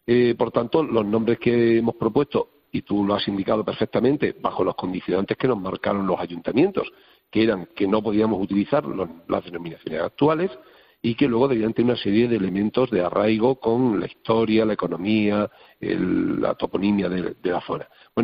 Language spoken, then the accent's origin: Spanish; Extremadura, Spain; nosotros somos ciudadanos de Extremadura, de estos municipios, muchos de nosotros, y vivimos aquí